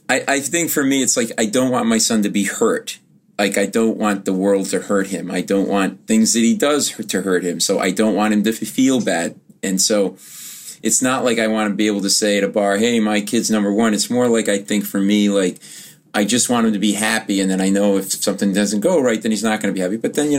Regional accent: Providence, Rhode Island, United States; And, I swam at the boys club, and I grew up in Rhode Island, in Providence, Rhode Island, and they had this thing

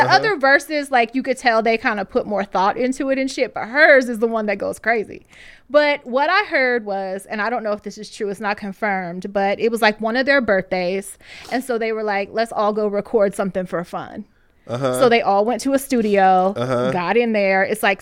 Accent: Richmond, California, United States; Well, I'm from Richmond.

